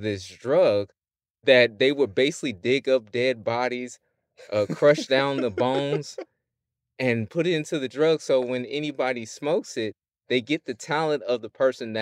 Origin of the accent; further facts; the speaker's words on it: Madison, Illinois, United States; also born or lived in Jefferson City, United States; As you heard … I lived in Jefferson City for a majority of my life. I'm originally from Madison, Illinois, just over the, over the bridge.